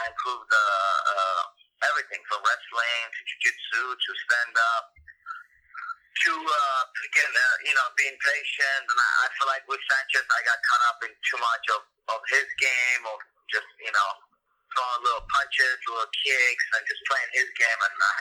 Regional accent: Russia; see my home country, travel back to Russia.

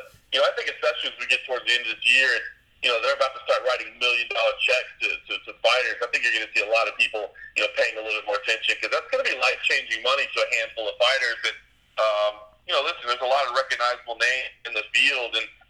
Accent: Dallas, Texas, United States; also born or lived in Ohio; now in Las Vegas, United States; Yeah, I was born and raised in Dallas, and actually living in Ohio at the time that I ended up working full-time for MMA Junkie

